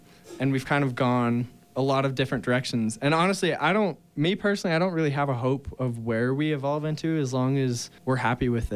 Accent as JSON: {"language": "English", "town": "Rigby", "region": "Idaho", "country": "United States", "said": "We're from Rigby, which is just north of Idaho Falls, so like the Rigby-Rexburg area. I don't know. It is a very small tune there, town."}